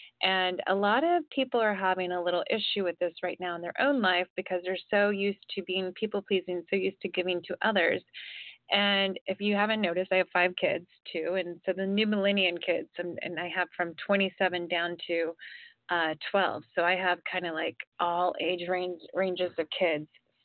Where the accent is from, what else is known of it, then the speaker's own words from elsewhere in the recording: Ohio, United States; now in California, United States; I grew up in Ohio, I live in California now